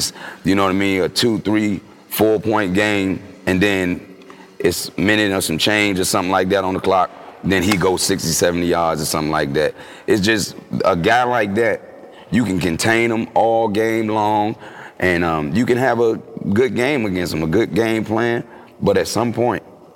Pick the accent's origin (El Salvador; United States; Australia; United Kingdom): United States; Virginia; now in Philadelphia, United States; I was from Virginia before I got to Philly. I was drafted by the Sixers. And my mom made me a Cowboy fan.